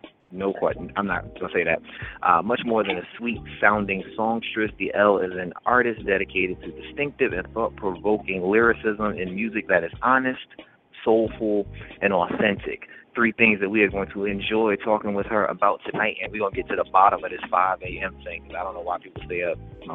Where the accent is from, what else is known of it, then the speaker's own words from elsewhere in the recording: Minnesota, United States; I'm from Minnesota.